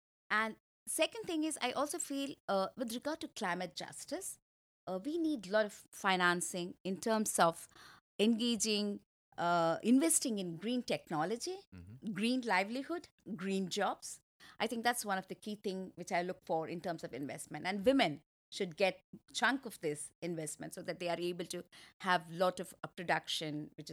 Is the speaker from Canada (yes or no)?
no; India; English is a second language; I come from India.